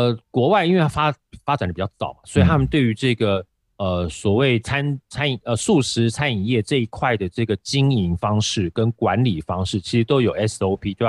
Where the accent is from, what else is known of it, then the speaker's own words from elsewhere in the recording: Taiwan; 所以这个其实对于我们台湾人的饮食文化造成了蛮大的一个影响